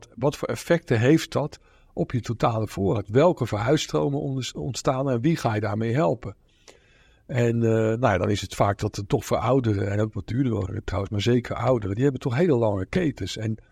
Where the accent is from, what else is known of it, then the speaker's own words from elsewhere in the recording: Randstad, Netherlands; Nee, ik kom natuurlijk uit de Randstad. Ik woon dan wel het Groene Hart, dus dat is dan wel redelijk open.